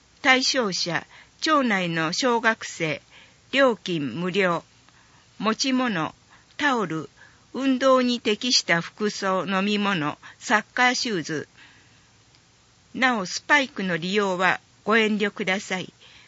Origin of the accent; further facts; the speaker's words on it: Springfield, Illinois, United States; Japanese is a second language; now in Hokuei, Japan; 北栄町では私のふるさと、シカゴの近くにあるスプリングフィールドよりはるかに多くの星がたくさん見えます